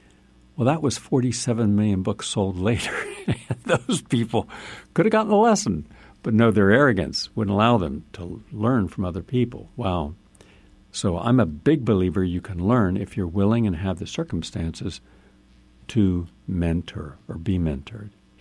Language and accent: English; West Virginia, United States; Remember, when I came from West Virginia, we didn't have any of this. So I was extremely naive.